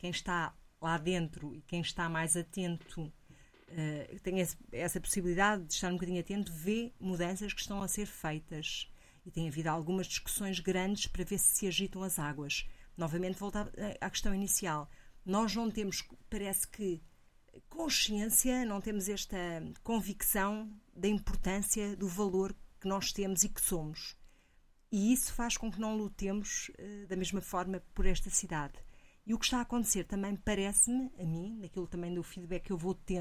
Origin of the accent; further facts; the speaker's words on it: Coimbra, Centro, Portugal; que eu não posso deixar de esquecer que estou e que sou da cidade de Coimbra